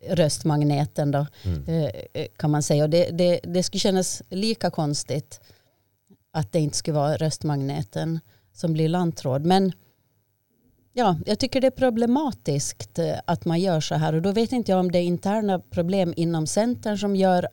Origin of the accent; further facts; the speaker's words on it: Åland, Finland; nu pratar jag som ålänning.